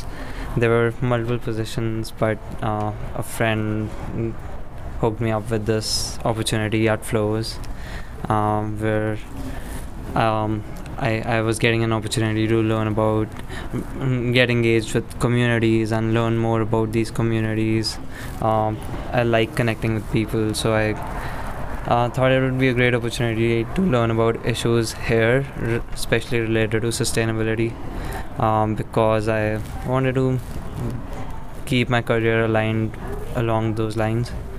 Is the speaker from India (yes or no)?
yes; India; moved away as an adult; I am from India. I did my bachelor's in mechanical engineering back in India